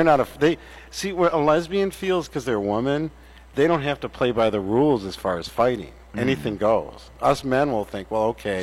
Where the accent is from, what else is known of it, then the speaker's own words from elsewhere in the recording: Wisconsin, United States; Nobody that lives in my house is actually from the area. We're all from Wisconsin.